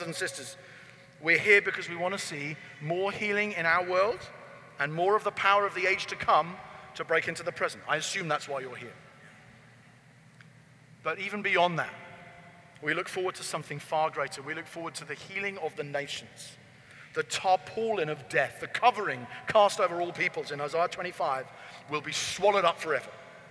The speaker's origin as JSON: {"language": "English", "country": "United Kingdom", "said": "because I'm from Britain, punting down the river"}